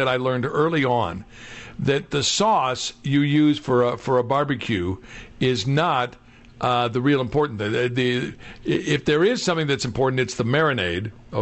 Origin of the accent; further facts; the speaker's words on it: Kansas City, Missouri, United States; Well, and as you know, I grew up in Kansas City, which I always refer to as the barbecue capital of the free world.